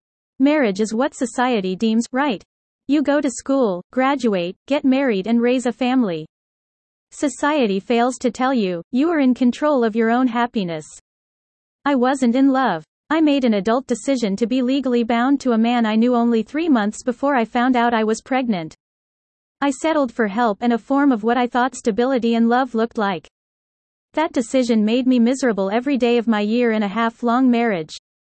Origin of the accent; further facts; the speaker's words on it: Memphis, Tennessee, United States; I grew up in the South, Memphis, Tennessee, a part of the Bible Belt.